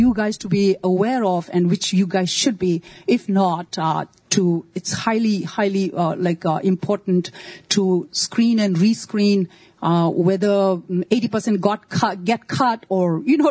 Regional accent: India; I'm a Tibetan from India

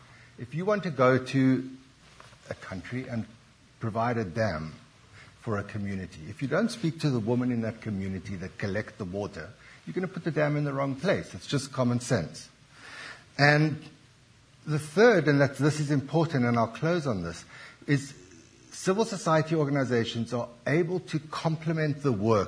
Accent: South Africa; To take a second example from my home country

